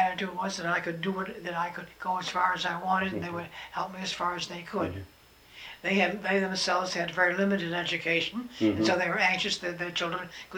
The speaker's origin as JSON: {"language": "English", "town": "East Hampton", "region": "Massachusetts", "country": "United States", "tie": "born or raised there", "said": "In East Hampton, Massachusetts."}